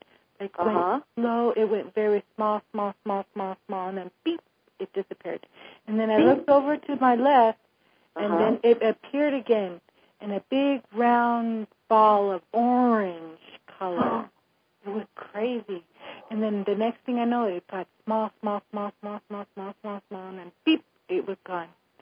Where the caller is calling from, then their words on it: Fayetteville, North Carolina, United States; I'm calling from Fayetteville, North Carolina.